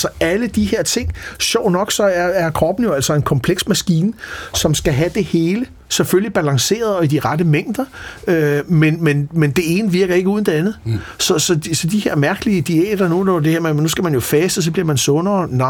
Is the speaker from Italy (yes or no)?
yes; Italy; now in Denmark; Hjemme i Italien, der har vi masser af kardonger.